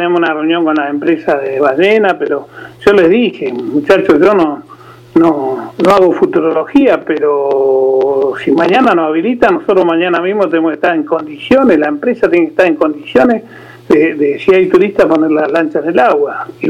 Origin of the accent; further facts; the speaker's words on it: Patagonia, Argentina; born there; Yo siempre dije que yo soy patagónico de nacimiento